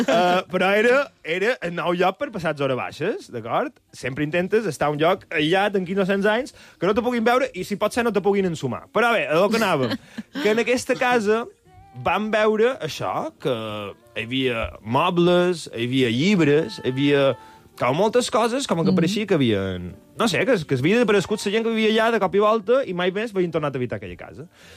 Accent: Binissalem, Balearic Islands, Spain; jo som de Binissalem, que és un poble que està 15-20 minuts de Palma, on hi ha un món rural bastant potent

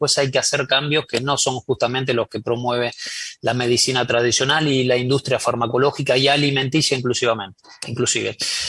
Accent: Argentina; Argentina, el lugar donde vivo, soy de Argentina

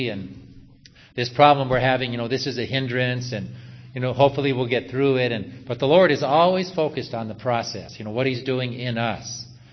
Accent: Minnesota, United States; when I was a kid, there was a cuss word that was used a lot in my hometown in Minnesota.

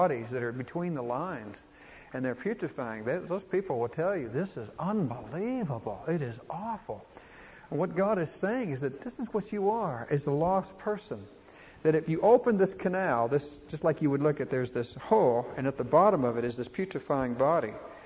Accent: Texas, United States; It's very similar to cattlemen, and I'm from Texas.

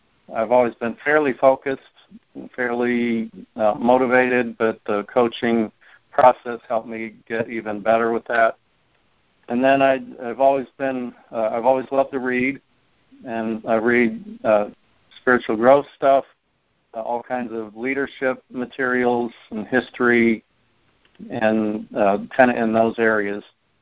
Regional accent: St. Louis, Missouri, United States; She's from Alabama. I grew up in St. Louis.

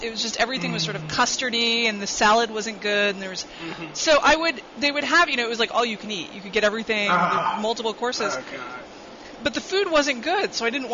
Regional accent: Manhattan, New York, United States; I grew up in Manhattan

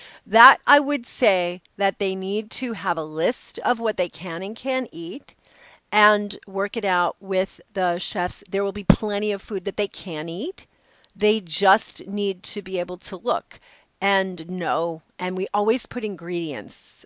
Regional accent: Bellevue, Washington, United States; I'm from Bellevue, Washington.

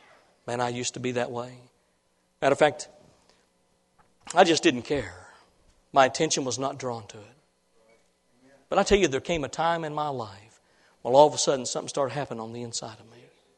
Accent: Illinois, United States; When I was growing up in the little church where I grew up in Illinois

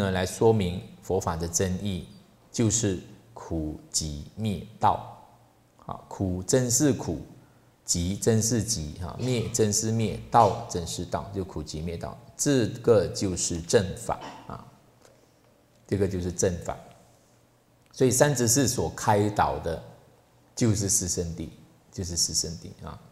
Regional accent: Sabah, Malaysia; moved away as an adult; also born or lived in Kuala Lumpur; 那我出生的地方是在东马沙巴这边，婆罗洲这边

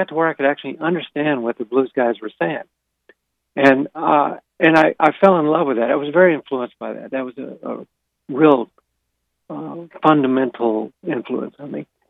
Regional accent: Arkansas, United States; It is the biggest blessing I could ever have, growing up in Central Arkansas

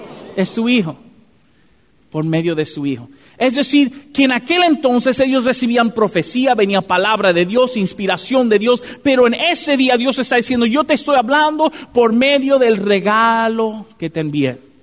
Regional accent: Dominican Republic; yo no soy mexicano, a mí hay que decirme que yo soy dominicano

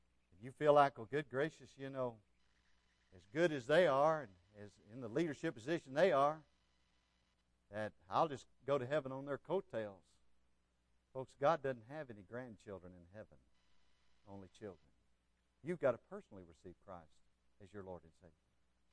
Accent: Sulphur Springs, Texas, United States; And I grew up in Sulphur Springs, Texas, where we're living now.

